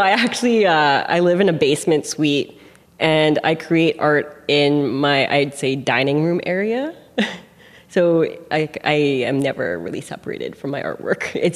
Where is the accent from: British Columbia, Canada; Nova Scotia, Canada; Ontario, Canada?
British Columbia, Canada; Vancouver; growing up in Vancouver, I would always meet my family